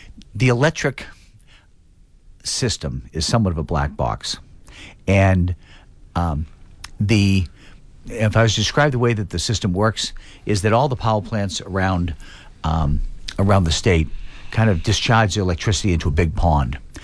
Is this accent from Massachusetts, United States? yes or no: yes; Quincy, Massachusetts, United States; now in Boston, United States; I mean, I grew up in Quincy. I love Quincy. You know, I have my roots there.